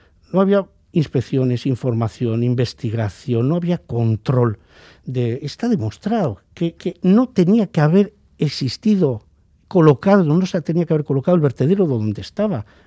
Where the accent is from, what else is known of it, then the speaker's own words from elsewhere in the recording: Basque Country, Spain; Yo quiero que como vasco y español se me respete. Y hay, bueno, durante un periodo de tiempo, por ser vasco y español, nos mataban.